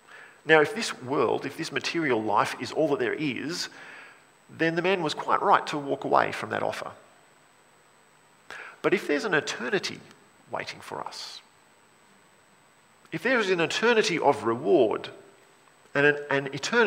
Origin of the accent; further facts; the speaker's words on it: Australia; Now, as Australian Christians, we want to follow Jesus and we want to be in the kingdom of God